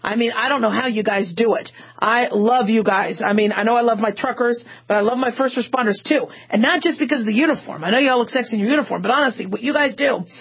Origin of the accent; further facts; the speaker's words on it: Nevada, United States; You know, I'm from Southern Nevada, so we have all the casinos out here and we're a 24-hour town.